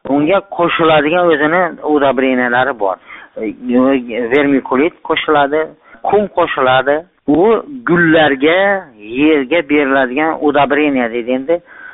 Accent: Khorezm Region, Uzbekistan; now in Bogdanovich, Russia; Xorazmdanmiz. Rossiyani Sverdlovsk viloyatini Bogdanovich shahrida ishlayapmiz.

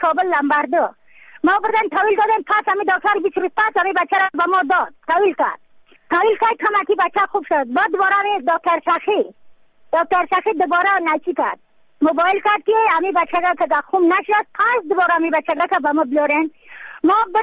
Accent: Badakhshan, Afghanistan; از بدخشان هستم، مرکز بدخشان، ولسوالی یکلی پایان، قیره وینگ،

